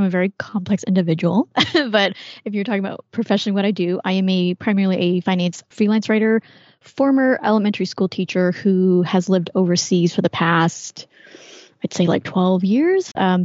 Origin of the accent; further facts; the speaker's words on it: Canada; also born or lived in Hong Kong; I was actually born in Hong Kong, lived there until I think I was 4 or 5, and my parents decided to immigrate to Canada.